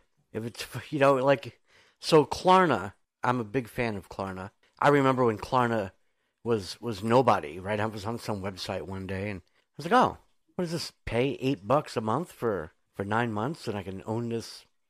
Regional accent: New York, United States; now in Jacksonville, United States; For Papa That's John's pizza, listen, I'm just saying, I'm a New Yorker.

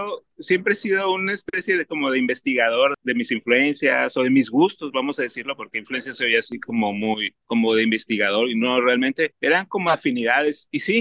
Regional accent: Mexico City, Mexico; mi familia es de Tampico, Tamaulipas, y yo crecí en la Ciudad de México, en realidad, y me acuerdo que en mis vacaciones iba a Tampico, Tamaulipas

